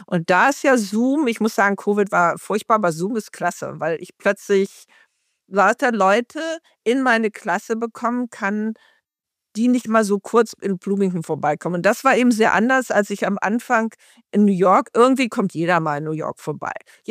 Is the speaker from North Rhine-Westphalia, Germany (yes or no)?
no; Hanover, Lower Saxony, Germany; Aber ich komme hier aus Hannover und die Hamburger haben auch immer auf uns runtergeguckt